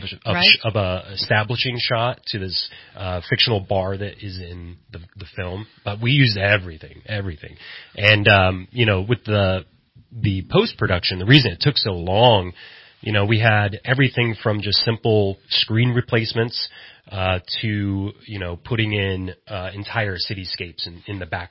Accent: Oak Run, California, United States; now in Los Angeles, United States; And so that's where I grew up in Oak Run, and I moved to Los Angeles when I was 21

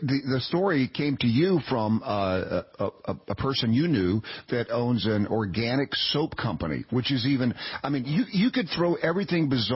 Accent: Knoxville, Tennessee, United States; I grew up in Knoxville, Tennessee, a southern small town.

